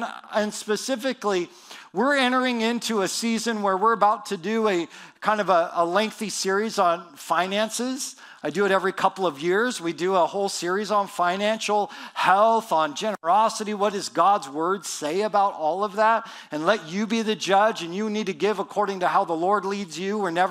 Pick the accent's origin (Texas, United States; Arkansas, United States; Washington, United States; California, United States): Washington, United States; Spokane; I grew up in Spokane. We had Value Village everywhere.